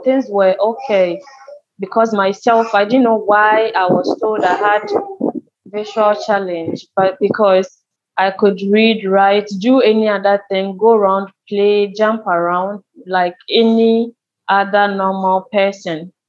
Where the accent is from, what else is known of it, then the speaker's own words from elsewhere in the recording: Ghana; a visually impaired lady, 28 years. I'm from Ghana, and I am a social worker working in the Volta region, to be precise.